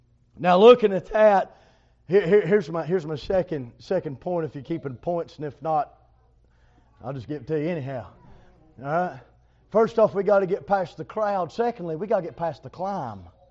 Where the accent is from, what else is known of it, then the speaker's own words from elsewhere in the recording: Tennessee, United States; now in North Carolina, United States; I'm from Tennessee. We've been over here since last July, a little over a year. We moved over here.